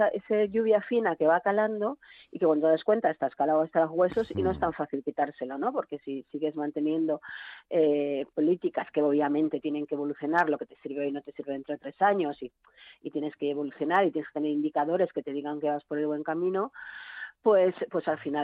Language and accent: Spanish; Asturias, Spain; Yo soy asturiana, el orbayu que se llama allí.